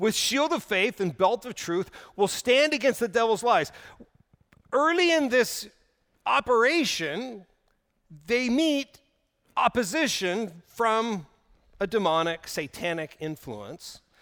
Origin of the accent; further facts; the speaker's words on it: Oklahoma, United States; I grew up in Oklahoma riding horses